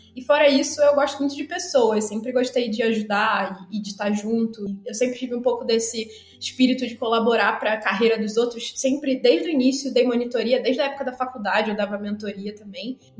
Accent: Rio de Janeiro, Brazil; moved away as an adult; now in São Paulo, Brazil; Bom, eu sou carioca. Tô aqui em São Paulo já tem 5 anos e meio já. Bastante tempo para um carioca em São Paulo.

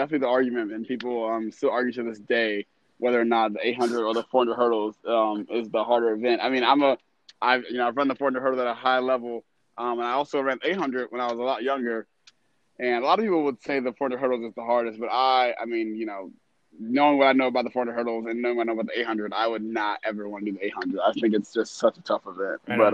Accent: Atlanta, Georgia, United States; Yes, I am in Atlanta right now. I'm back in my hometown.

